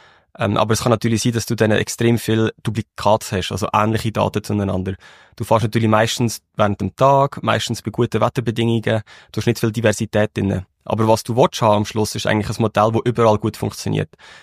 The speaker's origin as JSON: {"language": "German", "region": "Lucerne", "country": "Switzerland", "tie": "born or raised there", "also_born_or_lived": "Zurich", "said": "Und ich bin in Luzern aufgewachsen"}